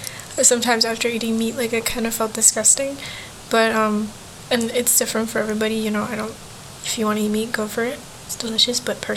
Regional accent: New York, United States; He was like, where are you from? Are you Indonesian? Are you Filipino? I was like, bro, I'm from New York.

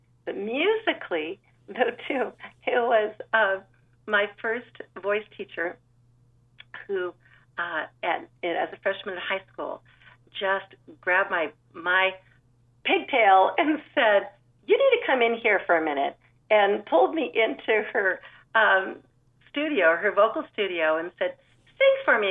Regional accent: San Juan Capistrano, California, United States; I grew up in a little town called San Juan Capistrano, which is right between Los Angeles and San Diego in Southern California. Grew up in the middle of an orange grove.

